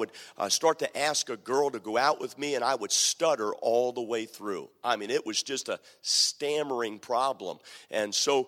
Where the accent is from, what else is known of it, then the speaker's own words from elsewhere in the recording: Baltimore, Maryland, United States; I was raised in Maryland. I was born in Baltimore City